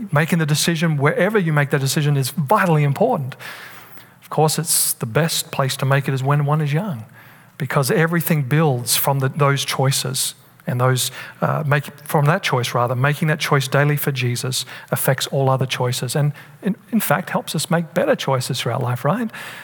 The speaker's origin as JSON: {"language": "English", "country": "Australia", "said": "You know, I'm from Australia. We have a certain culture there."}